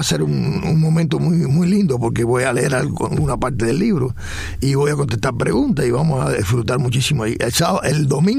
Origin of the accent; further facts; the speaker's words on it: Cuba; moved away; Y entonces yo salí de Cuba en bronca con ella.